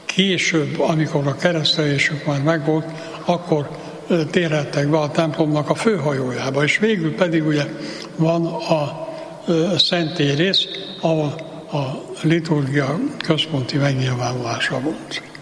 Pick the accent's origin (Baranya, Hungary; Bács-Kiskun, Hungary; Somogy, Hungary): Baranya, Hungary; Pécs; born there; Hadd említsem meg a saját szülővárosomnak, Pécsnek a székesegyházát